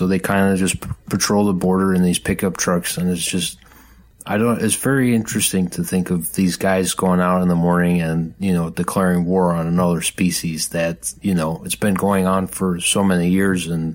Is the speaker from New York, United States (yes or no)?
yes; Buffalo, New York, United States; I'm from Buffalo. He's from Chicago.